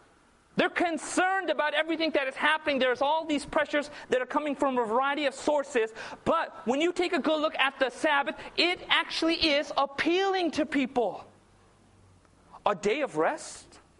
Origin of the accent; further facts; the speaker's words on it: California, United States; I grew up in Southern California.